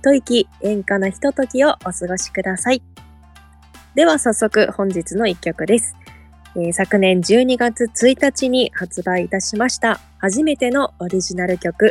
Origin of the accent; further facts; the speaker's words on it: Asahikawa, Hokkaido, Japan; 実は小学生の頃にですね、地元旭川のホールに … のコンサートがございまして